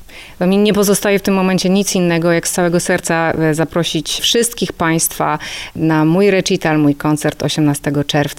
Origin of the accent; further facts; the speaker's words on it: Puławy, Lublin Voivodeship, Poland; z Puław i cieszę się, że wiele osób stąd tak o mnie mówi i tak mnie pamięta